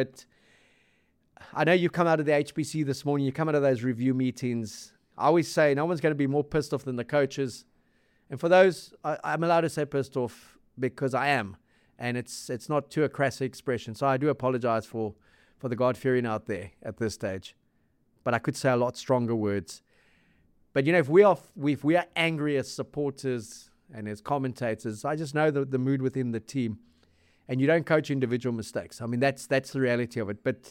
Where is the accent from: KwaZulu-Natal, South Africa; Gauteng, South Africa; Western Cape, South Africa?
Western Cape, South Africa; Cape Town; But, you know, I am from Cape Town, so I've got to kind of balance those things.